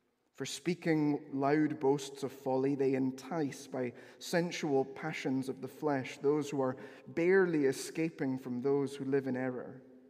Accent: Amazon, Peru; Growing up in the Amazonian rainforest region of Peru through the late 90s into the late 2000s was as idyllic as it sounds.

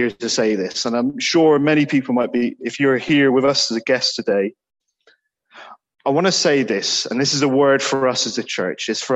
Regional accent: Ireland; For me, as an Irishman who tends to have a looser tongue than many, who likes to talk more than he should

